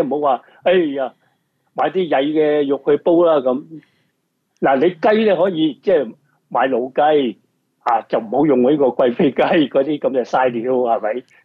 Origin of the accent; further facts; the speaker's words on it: Guangdong, China; 呢啲系我哋广东人嘅习惯啦